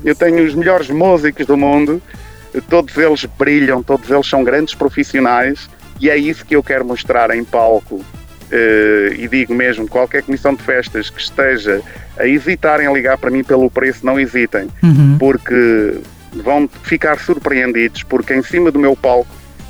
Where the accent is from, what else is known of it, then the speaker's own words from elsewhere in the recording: Leiria, Portugal; Leiria, que é onde eu nasci, sou da cidade de Leiria.